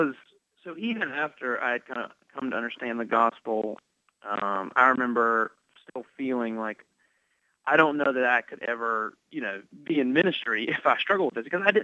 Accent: South Carolina, United States; please don't put me in my home state of South Carolina.

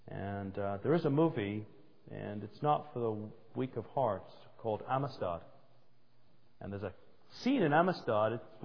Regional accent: England, United Kingdom; growing up in England

